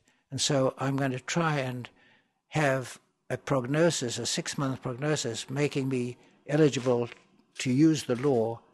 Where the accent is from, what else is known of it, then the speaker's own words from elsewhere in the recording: South Africa; also born or lived in London, United Kingdom; I was born in London, grew up in South Africa.